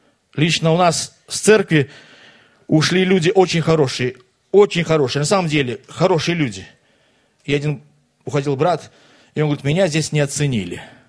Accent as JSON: {"language": "Russian", "country": "Latvia", "said": "Я вообще служил в Белоруссии. Я сам латыш, но я служил в Белоруссии, в Полоцке."}